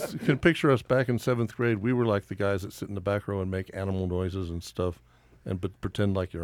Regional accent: Houston, Texas, United States; also born or lived in some other places; Hank came from Oklahoma, and I came from Houston and some other places

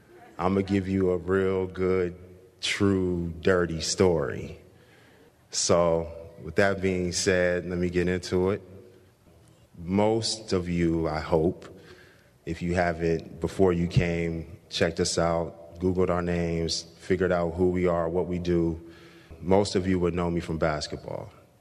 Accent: Indiana, United States; when I was a young 3-year-old boy growing up in Indiana

